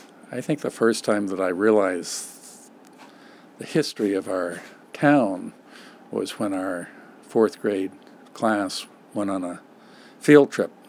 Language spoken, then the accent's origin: English; Cambridge, Massachusetts, United States; born there; now in Concord, United States; and then I was born in Cambridge, Mass, and I have a younger brother and sister, and even younger brother, and I've lived most of my days here in Concord, Massachusetts.